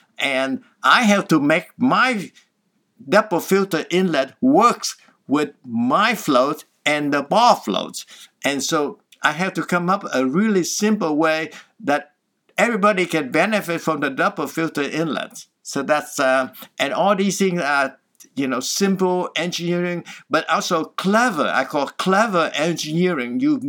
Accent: Vietnam; I'm from Vietnam, so we're from the south and we lost the war to the people in the north

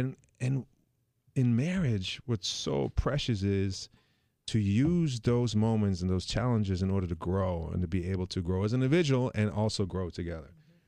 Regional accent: Germany; English is a second language; moved away; So in this I'm from another country. By now you probably heard it, but I'm from Germany.

